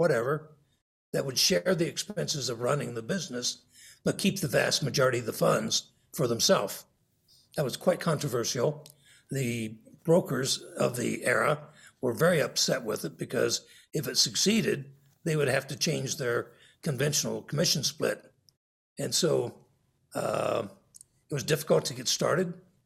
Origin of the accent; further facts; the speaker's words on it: Denver, Colorado, United States; We're from Denver, Colorado.